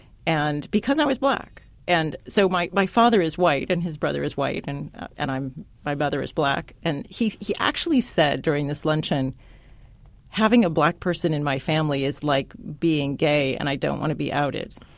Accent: San Diego, California, United States; I grew up in San Diego, California. So every kid had a beach party for their birthday.

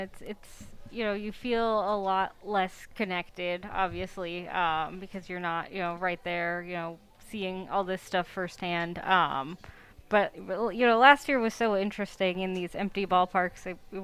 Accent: Chicago, Illinois, United States; I'm from the Chicago area originally.

